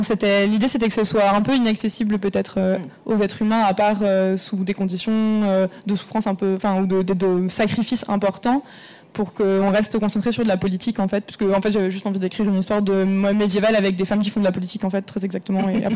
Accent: Auvergne-Rhône-Alpes, France; parce que je viens de la Drôme, en fait, du Picodon

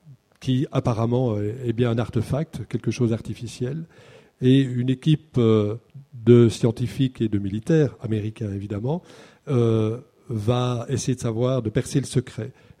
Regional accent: Brussels, Belgium; Mais je lui avais signalé quand même, comme je suis bruxellois.

